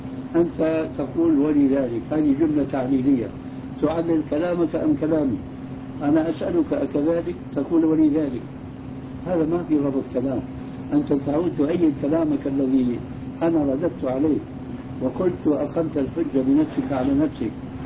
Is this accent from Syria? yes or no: yes; Syria